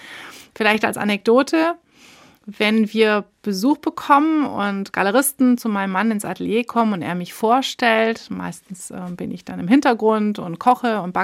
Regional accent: Frankfurt, Hesse, Germany; ich bin in Frankfurt aufgewachsen

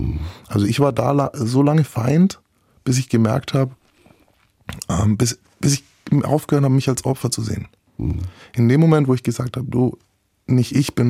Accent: Nuremberg, Bavaria, Germany; now in Mainz, Germany; Ich bin eigentlich Nürnberger. Ich bin jetzt in Mainz.

